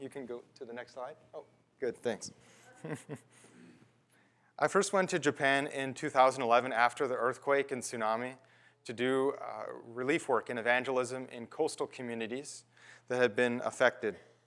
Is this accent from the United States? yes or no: no; Timmins, Ontario, Canada; And I was born and raised in Timmins, which is not close to here. It's about 1,000 kilometers drive away to the north.